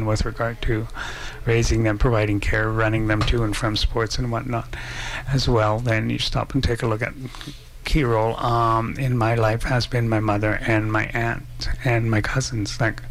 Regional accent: Williams Lake, British Columbia, Canada; I was born and raised in Williams Lake. I spent a couple of years I was born in Williams Lake. I was raised by my grandmother for basically primary life for 5 years

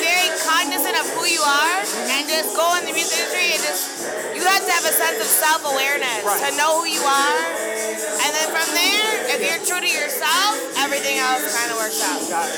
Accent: Buffalo, New York, United States; now in New York, United States; So I'm from Buffalo.

